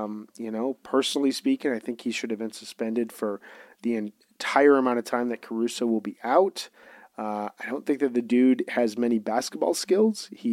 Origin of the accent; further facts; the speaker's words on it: Chicago, Illinois, United States; this was a great weekend for dunking on Wisconsin sports, which as a Chicagoan, that is something I celebrate endlessly.